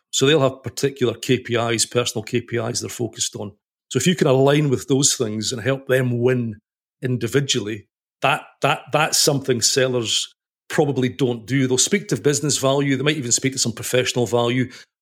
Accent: Scotland, United Kingdom; we live near Edinburgh as well now, not far from where you used to live. And but originally I'm from the Highlands

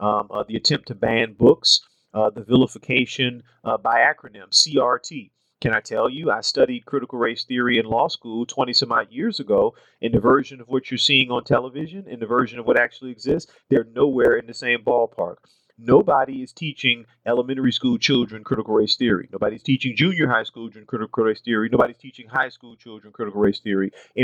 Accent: Louisiana, United States; I grew up in the Deep South in Louisiana.

